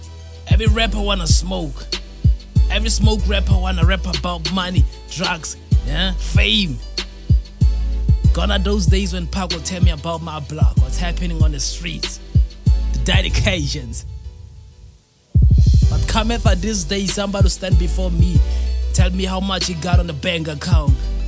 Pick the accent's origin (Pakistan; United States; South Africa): South Africa; I rap represent the South Coast. I'm from South Africa. And get me twisted, I'm not from Philadelphia or Miami. I'm from South Africa.